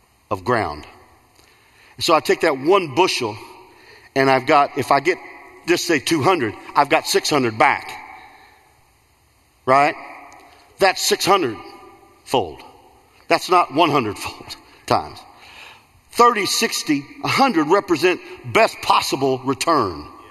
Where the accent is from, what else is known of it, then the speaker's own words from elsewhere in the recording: Illinois, United States; But I grew up in Central Illinois, and I talked to my dad this year